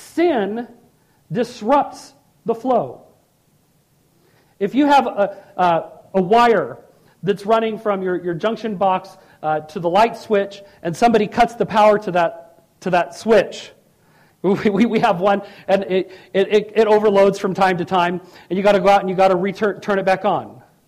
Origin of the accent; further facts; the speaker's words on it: California, United States; I know, I grew up in Southern California. I can't say it without thinking that either, guys, okay?